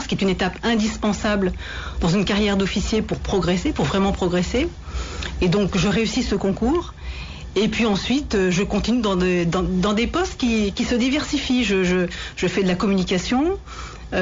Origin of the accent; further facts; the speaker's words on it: Auvergne-Rhône-Alpes, France; je suis originaire de Savoie. Donc, je suis plutôt montagnarde.